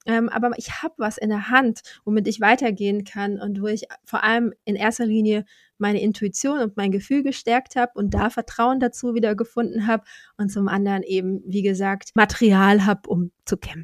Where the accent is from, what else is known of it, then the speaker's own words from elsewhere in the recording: Southern Germany, Germany; bin ich weiß, heterosexuell, in Süddeutschland aufgewachsen, mit finanziellen Mitteln, noch mit beiden Eltern und so weiter, ohne körperliche Beeinträchtigung.